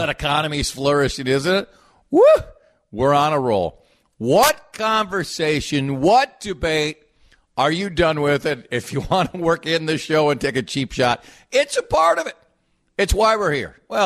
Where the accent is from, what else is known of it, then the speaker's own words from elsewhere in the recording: Minnesota, United States; Guess where we're from? Minnesota.